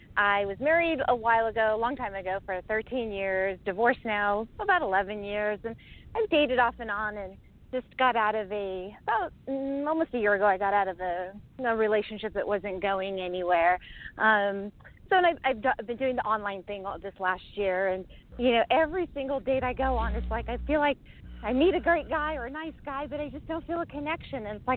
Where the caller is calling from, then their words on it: California, United States; I'm calling from California.